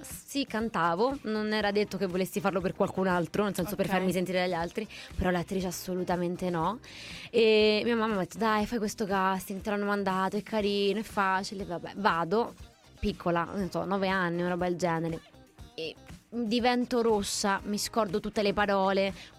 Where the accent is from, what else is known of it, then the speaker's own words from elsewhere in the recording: Rome, Lazio, Italy; now in Milan, Italy; Sì, si sente dal mio accento più che dal tuo, però sì.